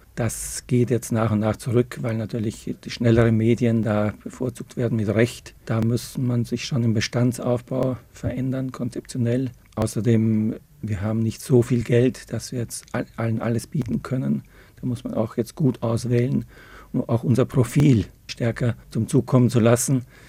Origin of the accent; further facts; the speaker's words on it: Austria; moved away as an adult; now in Germany; Ja, ich komme ja aus Österreich und habe von den Rheinländern, wo ich jetzt ja gut 35 Jahre hier lebe, eine Menge gelernt